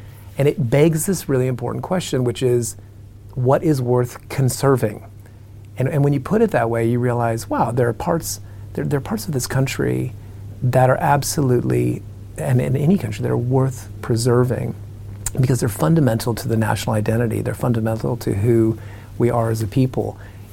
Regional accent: Arizona, United States; I come from Arizona.

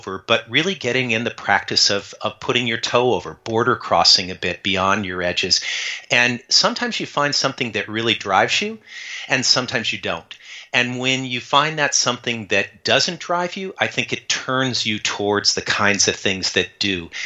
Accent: Tucson, Arizona, United States; I grew up in Tucson, Arizona

